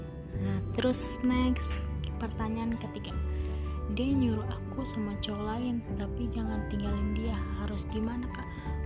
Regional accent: Tangerang, Banten, Indonesia; Aku asalnya dari Tangerang, asli Tulen Tangerang. Dari lahir sampai gede di Tangerang.

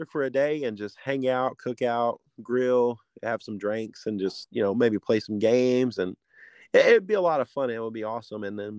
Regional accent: North Carolina, United States; now in Texas, United States; but back home, I'm from the East Coast, you know, from North Carolina, yeah, originally. And here in Texas, it's hard to find my favorite drink

